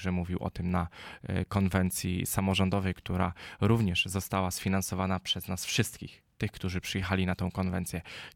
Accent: Ozorków, Łódź Voivodeship, Poland; bo pochodzę z Ozorkowa, to jest koło Zgierza w województwie łódzkim

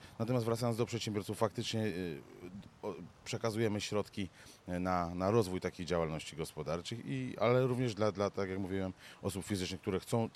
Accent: Szczawnica, Lesser Poland, Poland; My jesteśmy góralami. Dla nas tożsamość regionalna jest sprawą bardzo ważną.

